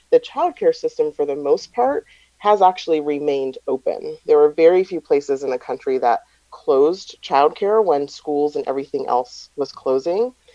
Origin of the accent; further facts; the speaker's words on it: California, United States; in states like my home state of California